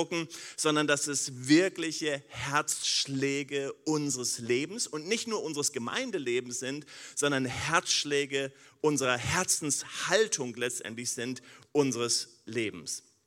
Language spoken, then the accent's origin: German; Switzerland; born there; Ich bin hier in der Schweiz geboren.